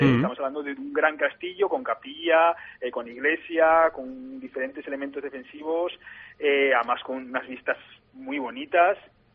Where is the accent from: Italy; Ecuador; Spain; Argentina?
Spain; Borja, Aragon; Yo soy de Borja. En Borja tenemos un castillo que, bueno, está un poco así asá